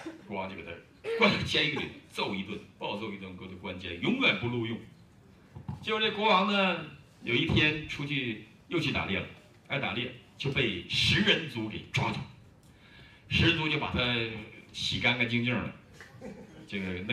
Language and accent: Chinese; China; 我今天讲到你们也会听得出来我是大陆来的吧？